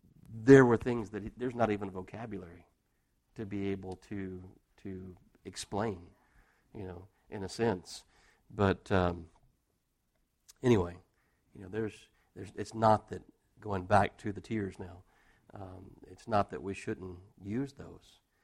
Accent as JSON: {"language": "English", "region": "Texas", "country": "United States", "said": "We're from Texas. We go down to Galveston and the water's brown and the sand's brown and there's seaweed everywhere."}